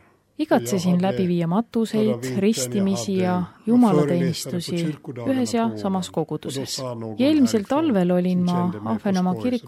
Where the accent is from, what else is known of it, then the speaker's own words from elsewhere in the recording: Helsinki, Uusimaa, Finland; Estonian is a second language; also born or lived in Turku; Olen sündinud Soomes, Turu linnas, üles kasvanud Helsingis ja seal lõpetasin ka keskkooli.